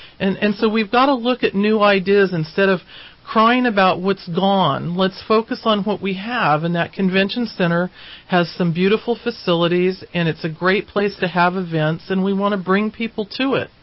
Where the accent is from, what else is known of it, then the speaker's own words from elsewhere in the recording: United States; I was raised in Trinity County, coming down to see Carlos Montoya, the classical guitarist.